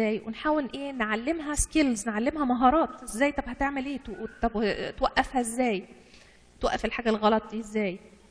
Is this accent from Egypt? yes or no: yes; Egypt; احنا كمان كمصريين عندنا الحكايه دي